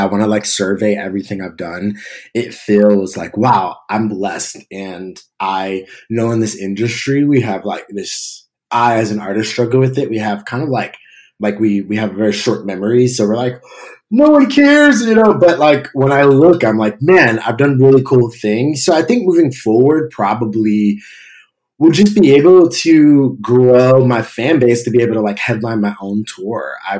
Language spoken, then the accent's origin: English; New Jersey, United States; now in New York, United States; And probably because I'm from New Jersey, you know, grew up going to New York and stuff, and I live in New York, I would love to play like Madison Square Garden.